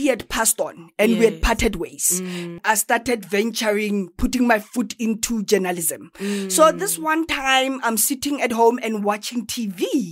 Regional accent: Mohlakeng, Gauteng, South Africa; because I was born and bred in Mohlakeng.

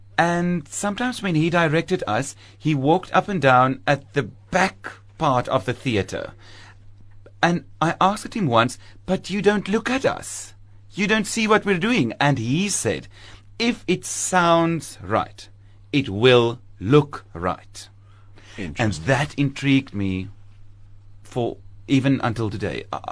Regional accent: Riversdale, Western Cape, South Africa; I was born in Riversdale in the Southern Cape, and I grew up on a farm. And I went in Heidelberg in the Southern Cape. And then I went to an agricultural school until matric.

